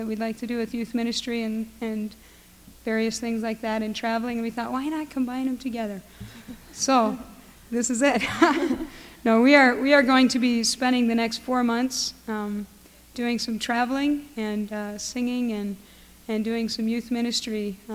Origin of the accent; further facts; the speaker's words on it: Northfield, Minnesota, United States; I am originally from Northfield, Minnesota.